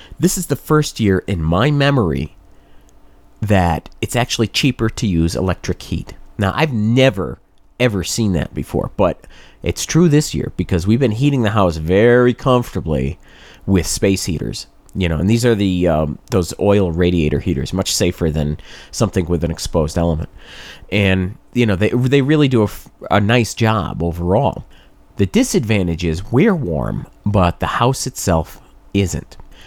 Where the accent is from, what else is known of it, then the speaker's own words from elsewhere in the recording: New England, United States; Now, I grew up in New England. I am no stranger to snow and shoveling